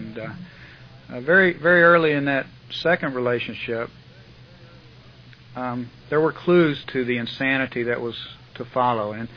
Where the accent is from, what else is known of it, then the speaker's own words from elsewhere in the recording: Fort Worth, Texas, United States; born there; I was born in 1952 in Fort Worth, Texas